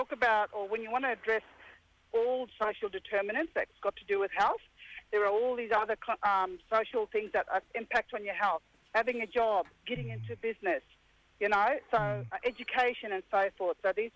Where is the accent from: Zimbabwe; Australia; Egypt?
Australia; Yarri; Oh, look, I grew up in Yarri. Pretty much grew up here, yeah.